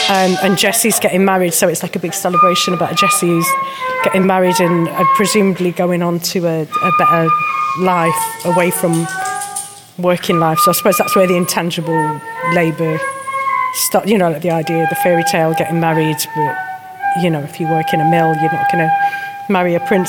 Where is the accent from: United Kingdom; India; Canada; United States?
United Kingdom; Nottingham, East Midlands; I'm from Nottingham, and I am a folk singer and an artist.